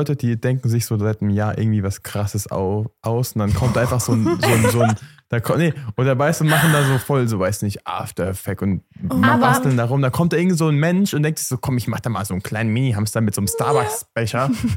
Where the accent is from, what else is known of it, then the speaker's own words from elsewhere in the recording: Germany; Ich komme aus Deutschland und ich liebe Kartoffeln.